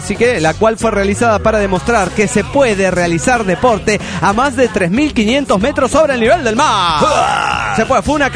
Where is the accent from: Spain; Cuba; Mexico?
Mexico; Nayarit; de Tepiña, Yarit, México.